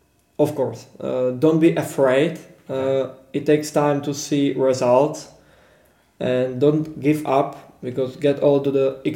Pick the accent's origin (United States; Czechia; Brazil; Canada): Czechia; Horní-Bezděkov; English is a second language; Of course, my hometown is Horní-Bezděkov.